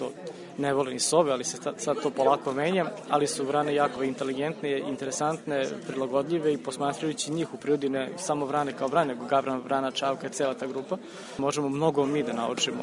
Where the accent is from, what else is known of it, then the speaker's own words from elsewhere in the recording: Vršac, Vojvodina, Serbia; Ja sam rođen u Vršcu i praktično sam sve vreme tu, s nekim malim odsustvima kad sam bio dete, odnosno dečak